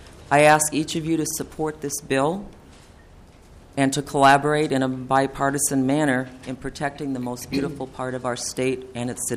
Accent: Frontenac, Minnesota, United States; I'm from Frontenac, Minnesota.

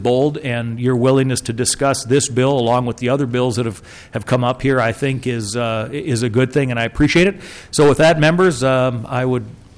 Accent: East Grand Forks, Minnesota, United States; I hail from East Grand Forks, a smaller town within the state, and those folks are hurt by this kind of thing.

